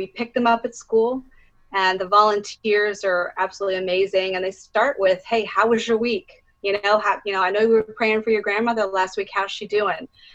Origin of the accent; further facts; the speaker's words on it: Lancaster, Pennsylvania, United States; I am from Lancaster, Pennsylvania, in Amish country area, farmlands, lovely place.